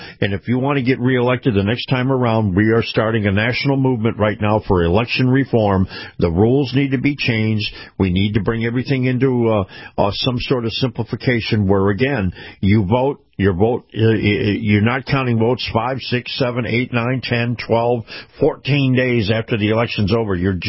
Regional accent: Florida, United States; But all the absentee ballots in my home state of Florida, everything was counted election day.

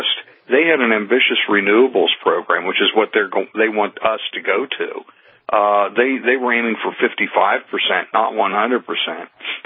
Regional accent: Pennsylvania, United States; And in my home state of Pennsylvania, approximately 35% of the industrial wind projects

